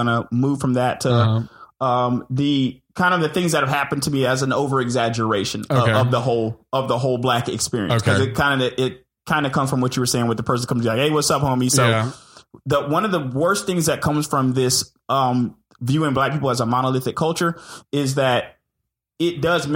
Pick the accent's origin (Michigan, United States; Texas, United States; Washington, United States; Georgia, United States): Georgia, United States; Decatur; also born or lived in Acworth / Marietta; I grew up in Decatur and then grew up in Ackworth and then back to Marietta was a good mix.